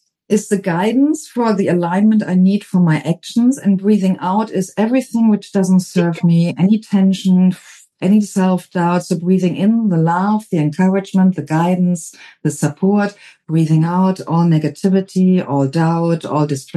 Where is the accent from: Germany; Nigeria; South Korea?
Germany; now in United States; Yeah, I'm from Germany originally